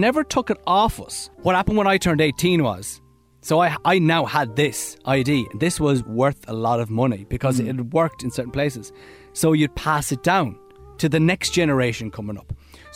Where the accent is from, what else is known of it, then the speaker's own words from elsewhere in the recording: North West England, United Kingdom; accent: Scouse; I couldn't do a London accent. I could only do a Scouse accent. That's the only accent I had at the time.